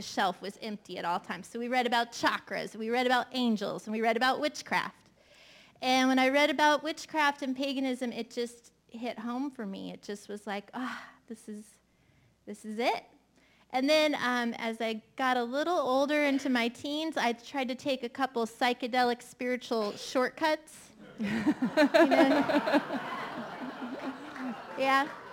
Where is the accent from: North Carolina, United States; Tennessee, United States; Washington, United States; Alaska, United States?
Alaska, United States; Anchorage; born there; I was born in Anchorage, Alaska, and I lived in the Alaskan wilderness way out in the middle of nowhere until I was 5 in a log cabin that my dad built with no electricity and no running water.